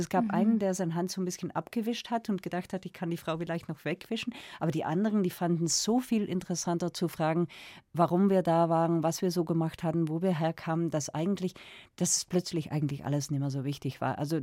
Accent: Belgium; Bei uns in Belgien ist auch auf einer Leseliste vor Jugendlichen zwischen 16 und 18.

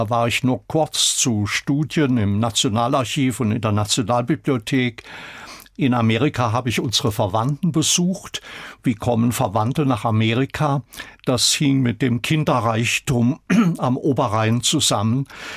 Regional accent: Freiburg, Baden-Württemberg, Germany; born there; also 31, bin ich geboren in Freiburg.

